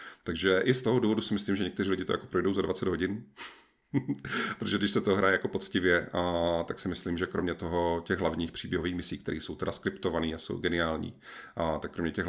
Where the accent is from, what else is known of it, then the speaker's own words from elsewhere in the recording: Olomouc Region, Czechia; protože já jako člověk, který část dětství strávil na horách, v Jeseníkách, tak prostě já mám obrovský jako vztah k horské přírodě